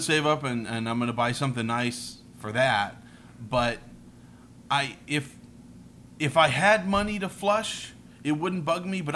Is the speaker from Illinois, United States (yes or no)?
yes; Chicago, Illinois, United States; born there; I was born in Loyola University Hospital outside Chicago.